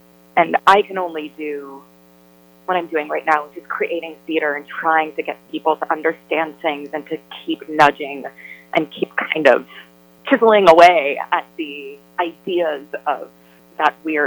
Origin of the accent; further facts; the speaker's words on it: New York City, New York, United States; I grew up in theater, and I grew up in New York City and went to a performing arts high school